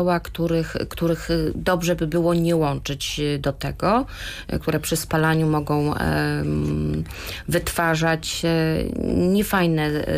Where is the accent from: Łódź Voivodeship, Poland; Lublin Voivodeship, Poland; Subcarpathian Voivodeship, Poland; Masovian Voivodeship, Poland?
Subcarpathian Voivodeship, Poland; Chmielnik; now in Albigowa, Poland; Ale tylko dlatego, że kiedyś to był Rzeszów, pochodzę z Chmielnika, więc tych miejsc miałam parę